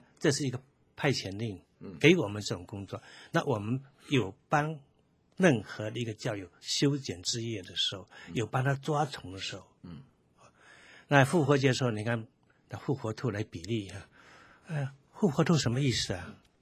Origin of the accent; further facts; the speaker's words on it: Yongding, Fujian, China; 比如我在我小的时候在永定那个地方看的时候